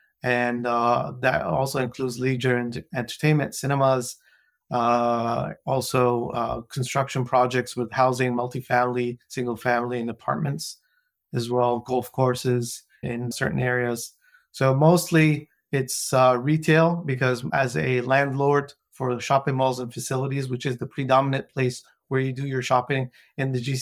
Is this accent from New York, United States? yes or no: yes; Brooklyn, New York, United States; also born or lived in Lebanon; Absolutely. I grew up in Brooklyn, New York.